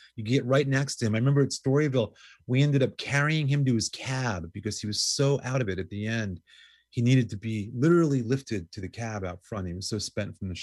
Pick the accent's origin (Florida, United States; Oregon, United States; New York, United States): New York, United States; I grew up in New York going to CBGB's started going there in like 1977 while in high school.